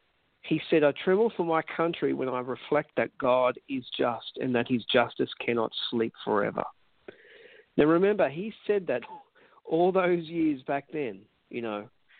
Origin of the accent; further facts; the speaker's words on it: Australia; As an Australian, I see America's influence upon my nation.